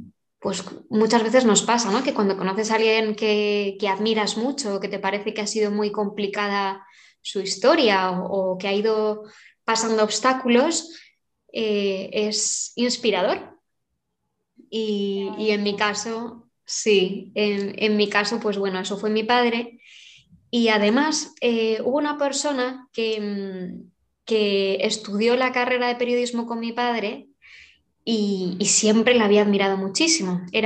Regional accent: Basque Country, Spain; born there; soy española. Nací hace 39 años en el norte de España, en el País Vasco. Y vengo de una familia grande, tradicionalmente católica, tanto por parte de mi madre como de mi padre.

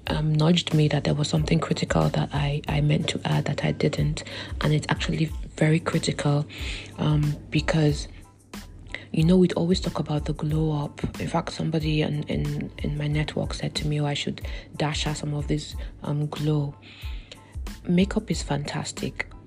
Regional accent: Nigeria; As my Nigerian people will say, have a lovely, happy weekend in advance.

